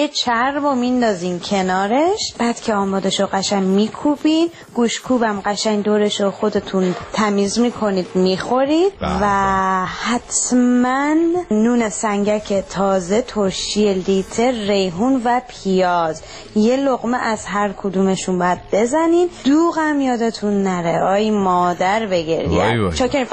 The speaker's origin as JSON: {"language": "Persian", "town": "Tehran", "region": "Tehran Province", "country": "Iran", "said": "من از تهرانم، برای همین تصدور غذای آب گوشت رو دارم"}